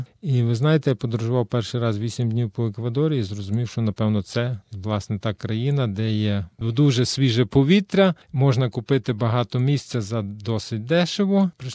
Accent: Lviv, Lviv Oblast, Ukraine; now in Ecuador; Почнемо з того, що я зі Львова.

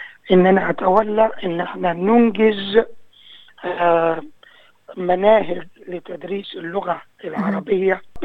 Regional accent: Egypt; moved away as an adult; now in United Kingdom; أنا مصري خريج جامعة عين شمس في القاهرة في الستينات من القرن الماضي

